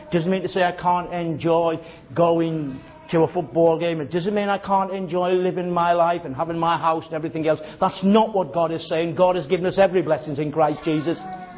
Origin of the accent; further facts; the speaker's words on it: Sunderland, North East England, United Kingdom; But I would give up going back to Sunderland, going to watch a football game.